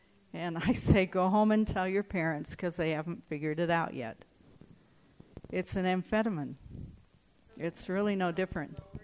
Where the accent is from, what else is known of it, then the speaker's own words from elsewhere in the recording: Arizona, United States; I ran into a pharmacist one day in my hometown down in Arizona.